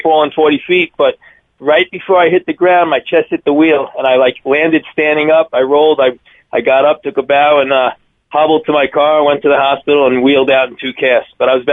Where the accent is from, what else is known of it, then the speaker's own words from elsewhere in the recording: New York, United States; Well, growing up in New York, in the old days, retirement age was 65.